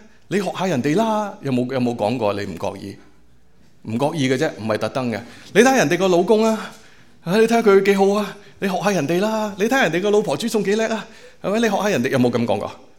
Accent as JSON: {"language": "Cantonese", "country": "China", "said": "中國人本身，我哋作為中國人啦嚇，我哋大部分呢度都係有冇唔係中國人喺度啊？我们中国人很讲谦卑这个美德"}